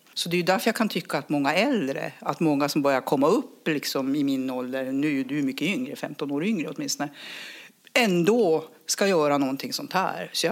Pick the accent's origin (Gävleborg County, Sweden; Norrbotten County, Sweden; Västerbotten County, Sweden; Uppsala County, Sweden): Norrbotten County, Sweden; Luleå; Jag är uppvuxen i Luleå med en pappa som var skeppshandlare. Så att jag är van att umgås med båtfolk.